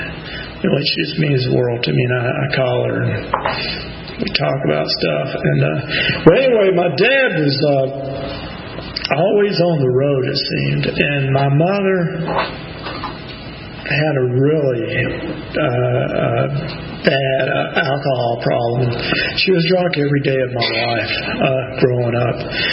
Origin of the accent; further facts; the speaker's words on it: Birmingham, Alabama, United States; born there; And anyway, I was born in Birmingham, Alabama, October the 14th, 1953.